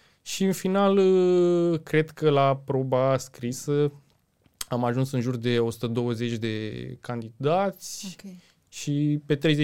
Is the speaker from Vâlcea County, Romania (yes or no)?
yes; Râmnicu Vâlcea, Vâlcea County, Romania; mergeam la stadion în Râmnicu Vâlcea, sunt din Râmnicu Vâlcea